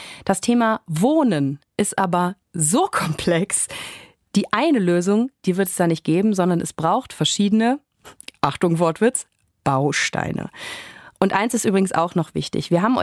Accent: North Rhine-Westphalia, Germany; Mein Mann, mein Sohn und ich, wir machen gerade das Haus meiner Großeltern wieder fit, um dann dort einzuziehen. In meinem Heimatort, der auch im Kölner Speckgürtel liegt, 30 Kilometer weg von der Stadt

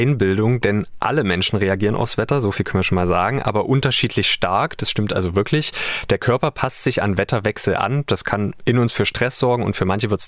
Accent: Halle, Saxony-Anhalt, Germany; in einem Video aus meiner Heimatstadt Halle in Sachsen-Anhalt.

